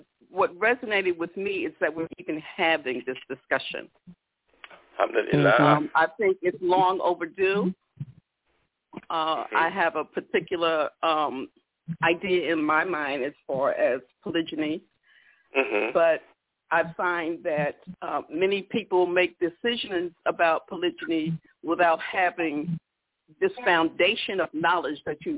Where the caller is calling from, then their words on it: Dulles, Virginia, United States; I'm calling from Dulles, Virginia